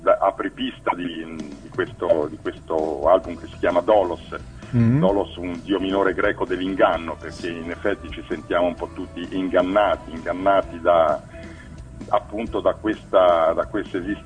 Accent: Tuscany, Italy; passeggiando per un paesino disabitato qua della Lunigiana, mm-hmm. Delle mie parti

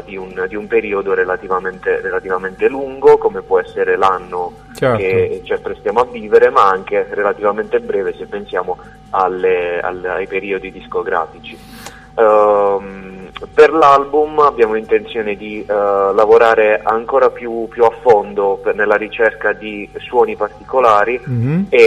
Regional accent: Apulia, Italy; siamo, proveniamo dalla provincia di Bari, quindi dalla Puglia, da quattro diverse città della Puglia, sempre nella provincia di Bari

